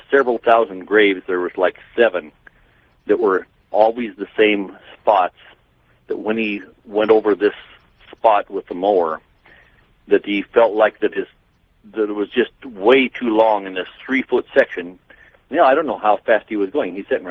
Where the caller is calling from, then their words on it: Sheridan, Wyoming, United States; Sheridan, Wyoming.